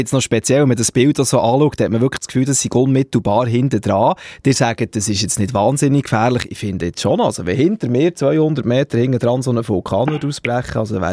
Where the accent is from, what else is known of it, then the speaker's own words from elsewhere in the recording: Bern, Switzerland; wir als Berner, wir haben noch Geduld.